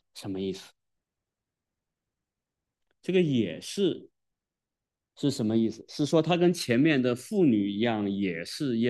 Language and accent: Chinese; China; 中国人讲究取名要不要重名，我们特别不喜欢重名，是不是？